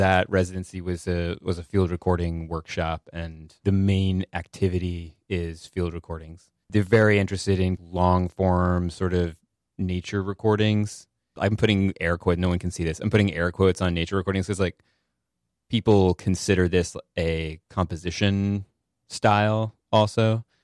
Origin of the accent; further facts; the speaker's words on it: Massachusetts, United States; Rural. I'm from the Berkshires in Massachusetts.